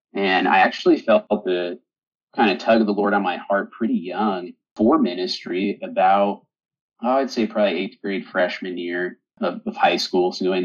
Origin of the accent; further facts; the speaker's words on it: Colorado, United States; I grew up in Colorado, so it's winter time.